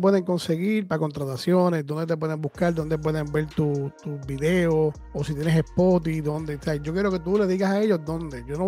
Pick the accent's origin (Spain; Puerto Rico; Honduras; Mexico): Puerto Rico; mi cultura, mi cultura, yo soy puertorriqueño